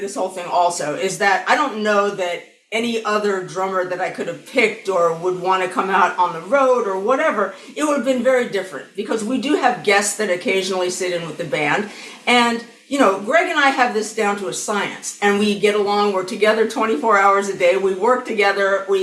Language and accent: English; Las Vegas, Nevada, United States; Vegas to me is home. And I grew up there. I went there all through my schooling.